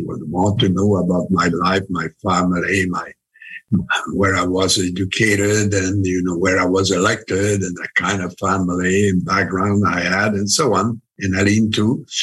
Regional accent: Quebec, Canada; Your Majesty, I am the royalist from Quebec.

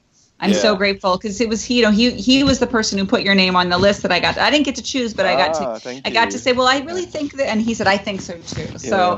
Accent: California, United States; Like, you know, I could say I'm a Californian, or I'm a woman

